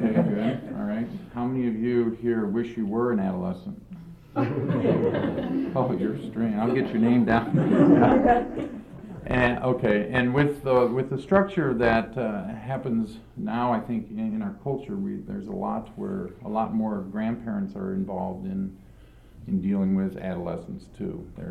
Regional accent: Redmond, Washington, United States; For those that didn't meet me yesterday afternoon, I am from Redmond, Washington.

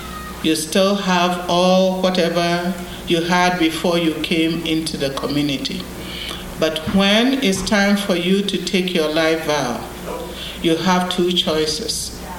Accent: Ghana; now in United States; I live in the United States. I've been here 19 years, and basically, I came from Ghana to enter the Order of St. Helena.

